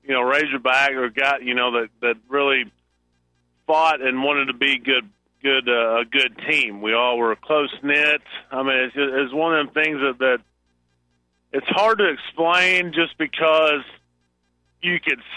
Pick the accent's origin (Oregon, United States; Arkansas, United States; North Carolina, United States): Arkansas, United States; Springdale; Oh, well, I'm from Springdale.